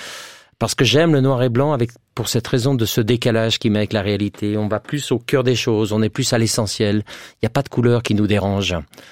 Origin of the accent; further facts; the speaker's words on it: Geneva, Switzerland; also born or lived in Zurich; J'ai grandi à Genève, qui est une espèce de c'est le dernier petit coin de la Suisse, donc on est déjà loin de tout.